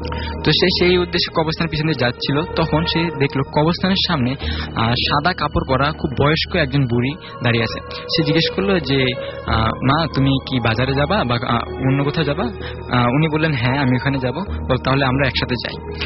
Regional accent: Kabirhat, Chittagong Division, Bangladesh; আমার গ্রামের বাড়ি হচ্ছে নোয়াখালী কবিরহাট উপজেলায় কালামুন্সি, ওইখানে।

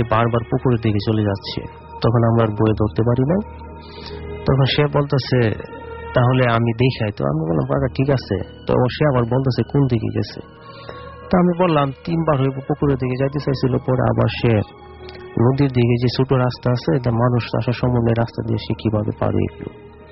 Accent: Nikli, Dhaka Division, Bangladesh; আমি কিশোরগঞ্জ থেকে আসছি, আমাদের নিকলী উপজেলা সাতির চৌগ্রাম থেকে।

